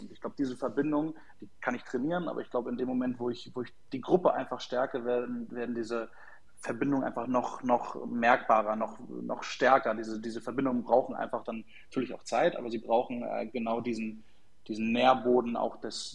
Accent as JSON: {"language": "German", "region": "Hamburg", "country": "Germany", "said": "Aber bei uns in Hamburg war es dann immer eigentlich so, dass alle dann miteinander zum Beispiel Karten gespielt haben"}